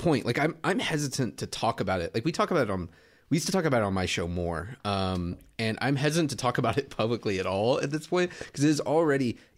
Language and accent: English; Virginia, United States; No, I grew up in Virginia, so $12 for a pitcher doesn't sound that great to, like